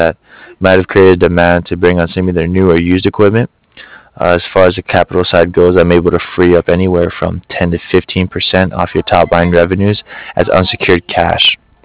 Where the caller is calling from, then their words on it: Cardiff, Wales, United Kingdom; I'm calling here from Cardiff.